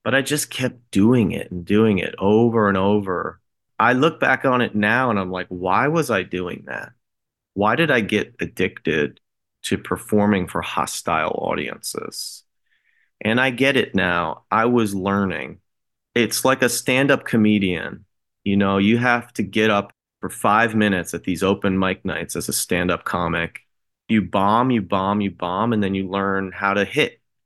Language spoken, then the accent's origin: English; New Jersey, United States; Born and raised in South Jersey, New Jersey.